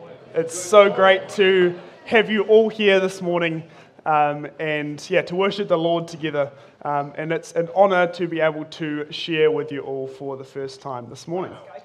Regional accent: Christchurch, Canterbury, New Zealand; So I was born and raised in Christchurch, and brought up through the Salvation Army with my parents and my older sister.

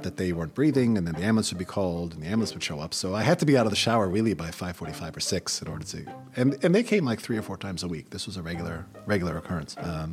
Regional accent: Toronto, Ontario, Canada; and I'm a Canadian-American, a doctor. I grew up in Toronto.

